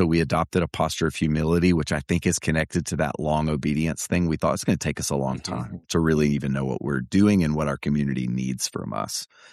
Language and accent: English; Atlanta, Georgia, United States; born there; I was born in Atlanta. It's my home.